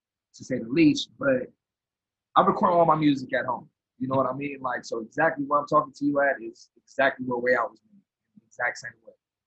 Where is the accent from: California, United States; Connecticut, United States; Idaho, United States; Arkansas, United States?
California, United States; Rialto; I'm from Rialto, California, which is right next door to San Bernardino in the middle of Fontana.